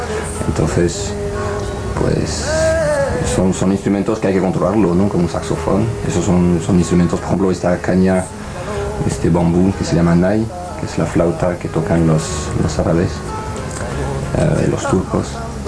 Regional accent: France; Spanish is a second language; pero soy francés

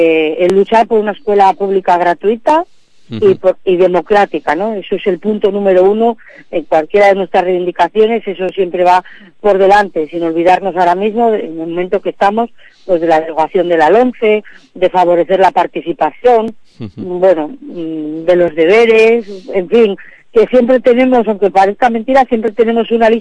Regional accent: Cantabria, Spain; Pues sí, aquí estoy en Cantabria. Hoy me ha tocado en mi tierra.

